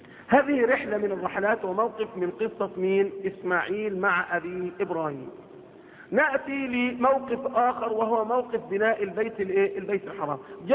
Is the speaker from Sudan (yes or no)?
no; Egypt; لأن عندنا في مصر مثلا